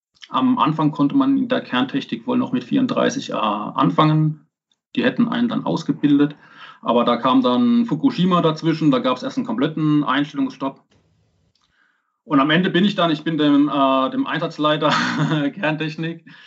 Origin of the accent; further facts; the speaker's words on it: Heidelberg, Baden-Württemberg, Germany; born there; geboren 1982 in Heidelberg.